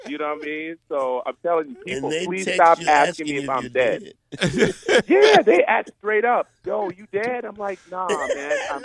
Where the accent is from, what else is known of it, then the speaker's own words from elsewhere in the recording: Schenectady, New York, United States; also born or lived in New Rochelle; now in Brooklyn, United States; I'm originally from Schenectady and then New Rochelle, New York, and I live in Brooklyn right now.